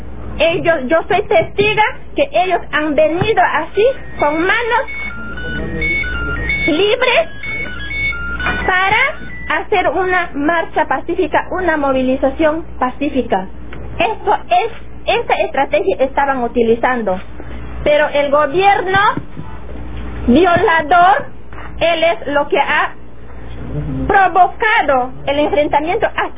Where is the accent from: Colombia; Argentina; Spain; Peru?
Peru; Amazonía; Somos personas. Somos peruanas. ¿Qué somos? ¿Cómo qué nos identifican a nosotros que vivimos en la Amazonía peruana?